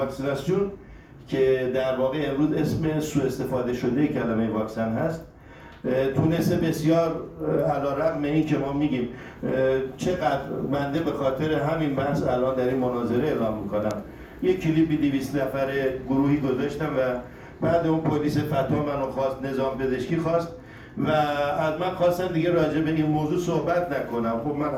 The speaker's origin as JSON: {"language": "Persian", "country": "Iran", "said": "ما مستعمره سازمان بهداشت جهانی نیستیم، ما ایرانیم."}